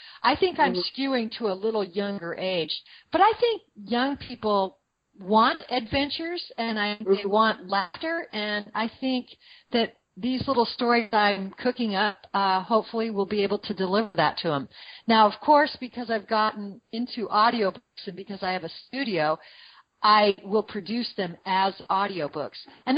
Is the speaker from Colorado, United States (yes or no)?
yes; Boulder, Colorado, United States; I drive to my hometown of Boulder, Colorado, which is a 2-day drive